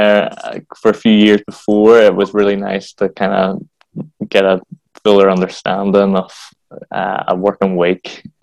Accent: Bangor, Northern Ireland, United Kingdom; growing up in Bangor, I was at every youth club going, every church going, but it was all the Protestant churches.

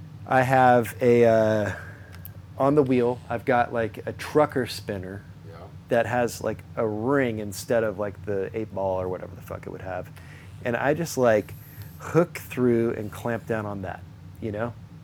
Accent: California, United States; I'm from Orange County originally anyway, man. It'll just be taking me back to my origin.

